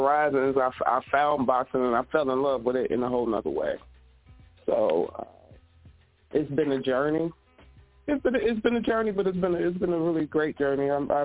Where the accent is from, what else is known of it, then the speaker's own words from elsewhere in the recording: Cincinnati, Ohio, United States; But I always was a fan of boxing because I am from Cincinnati. It's a real boxing town that breeds world champions, and that pedigree cannot be dismissed.